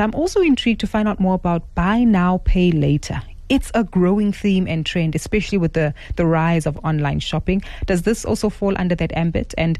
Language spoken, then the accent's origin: English; South Africa; protect us as South African consumers, especially if we find that we are being allowed to take loans that we actually can't afford. So Talk to us about this, especially when it comes to understanding our credit rights as South Africans.